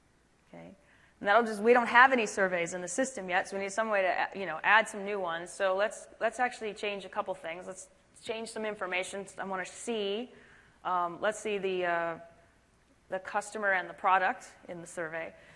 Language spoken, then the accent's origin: English; California, United States; I'm from California.